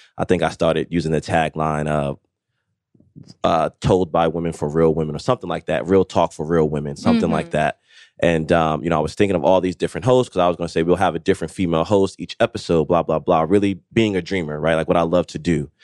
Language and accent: English; New Jersey, United States; But I'm a very transparent blunt. And I'm from Jersey. So I had that East Coast.